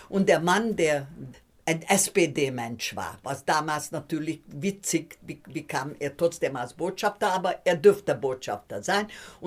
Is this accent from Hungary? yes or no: yes; Hungary; German is a second language; Ich als Ungarin unter den Kommunisten könnte ich sehr gut hin und her gehen, weil ich hatte ungarischen Pass gehabt, keinen deutschen Pass.